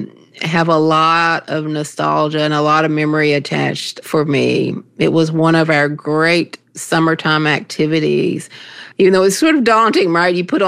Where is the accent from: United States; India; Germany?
United States; Appalachia; So, for example, the greens that I grew up with in Appalachia were often kale, mustard, turnip greens.